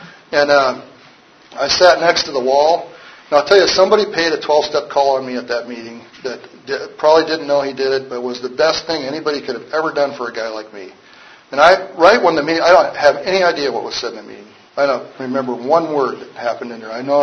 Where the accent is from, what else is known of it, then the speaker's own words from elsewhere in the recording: Montana, United States; I trusted him because he was from my home state